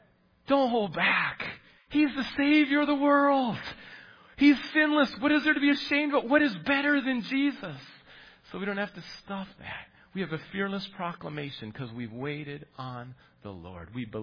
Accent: Minnesota, United States; I grew up in Minnesota.

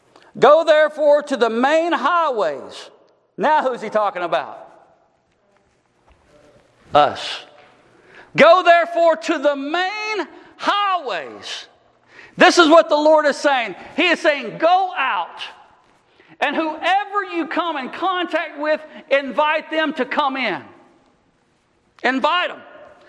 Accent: Louisiana, United States; I'm not from here. I'm from Grant Parish.

